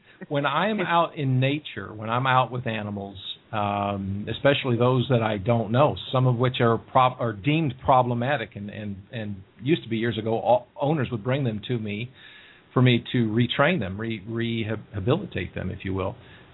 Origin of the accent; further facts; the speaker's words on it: Texas, United States; I grew up in Texas, and I used to train and break and breed quarter horses for many years